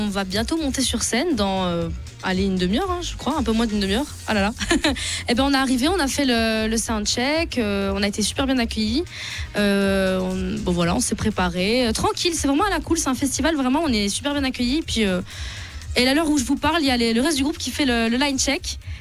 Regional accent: Grand Est, France; moi, je suis de Lorraine

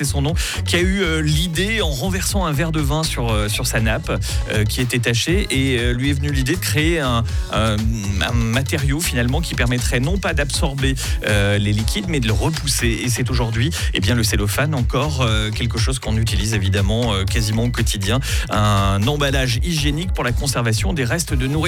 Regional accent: Geneva, Switzerland; Et ça se passe chez nous à Genève.

